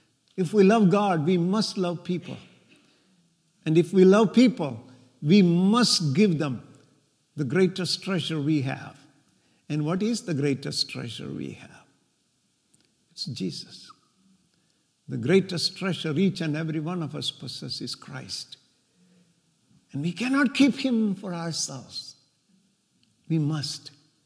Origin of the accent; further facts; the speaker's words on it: South India, India; We were raised in India, my wife and I were raised in southern India. We are part of the community of Christians that is known as St. Thomas Christian Community.